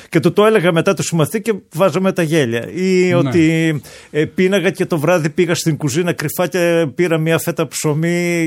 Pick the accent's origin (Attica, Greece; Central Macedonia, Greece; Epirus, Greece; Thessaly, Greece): Thessaly, Greece; Glafyres; εγώ το 1970 κατεβαίνω από το χωριό μου όπου γεννήθηκα, στο Βόλο, για να σπουδάσω στο γυμνάσιο.